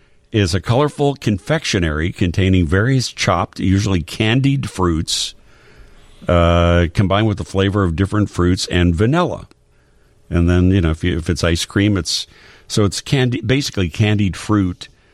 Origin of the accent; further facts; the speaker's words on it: Glenview, Illinois, United States; I grew up in Glenview.